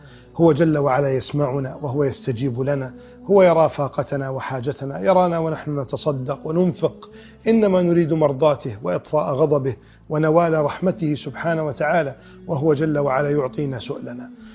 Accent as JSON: {"language": "Arabic", "country": "Egypt", "said": "وشكلي أنا مصري ولكن لابس جلباب أبيض ولحية كثة،"}